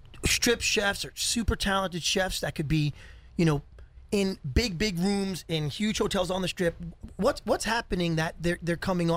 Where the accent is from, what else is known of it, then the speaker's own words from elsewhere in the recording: New York, United States; And I'm from New York, and I see the talent there.